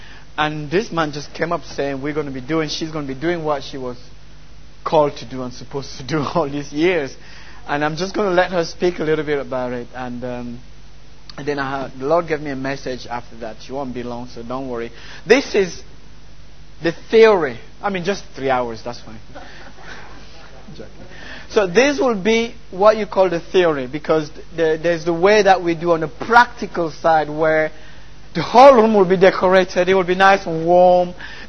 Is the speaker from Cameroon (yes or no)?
yes; Cameroon; first language French; English is a second language; moved away; When I was in Cameroon, it was tough. I wasn't a Christian. I was doing my own thing. French is my first language, by the way, so you'll find a broken accent a little bit. So, when I came over here